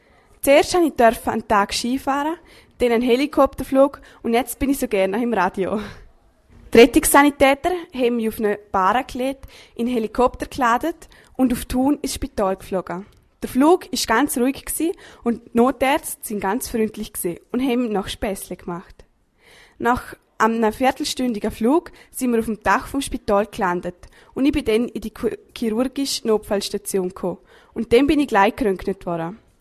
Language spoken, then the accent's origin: German; Liechtenstein; ich komme aus dem Liechtenstein.